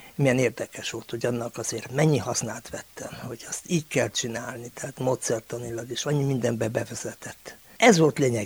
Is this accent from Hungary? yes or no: no; Cluj-Napoca, Cluj County, Romania; Valóban a kolozsvári aszfalton nőttem fel, de nekem mindig valahogy szimpatikus volt a vidék